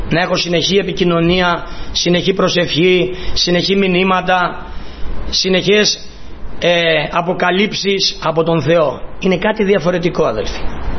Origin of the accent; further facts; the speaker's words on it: Greece; στην Ελλάδα ελληνικά, γιατί είμαι Έλληνες.